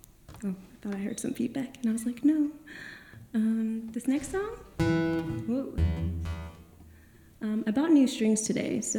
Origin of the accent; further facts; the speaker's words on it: Buffalo, New York, United States; now in Goshen, United States; I'm from Buffalo originally. I live in Goshen.